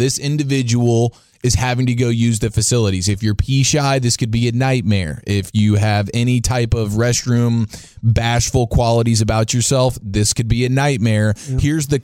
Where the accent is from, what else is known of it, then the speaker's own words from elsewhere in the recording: United States; I'm an American human being, and I have freedoms.